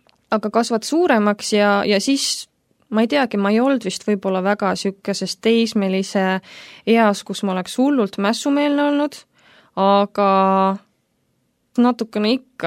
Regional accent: Kohtla-Järve, Ida-Viru County, Estonia; Ja siis me kasvasime Kohtlajärvel üles. Kahetoaline pisikene korter oli, seal kasvasime mina, minu poolvend, sest isad on meil erinevad

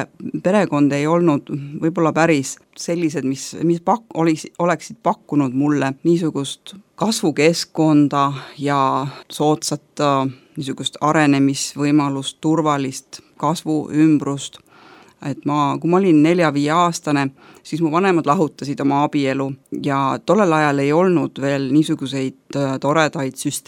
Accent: Tallinn, Harju County, Estonia; moved away as an adult; now in Finland; muidu olen pärit Tallinnast ja Soome siis sattusin 18 aastat tagasi, kuna töötasin vanglas, Murru vanglas

